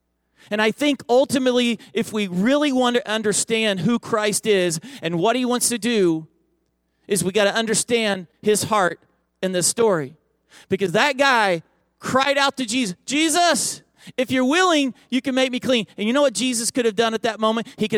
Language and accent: English; Oklahoma, United States; also born or lived in Texas; now in Pennsylvania, United States; I'm a Southern preacher, okay? I'm from the South. I lived all of my life in Oklahoma and Texas.